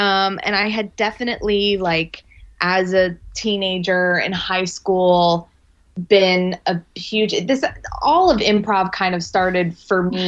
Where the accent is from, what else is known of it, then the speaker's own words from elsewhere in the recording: Baltimore, Maryland, United States; But yeah, so I grew up in Baltimore, actually.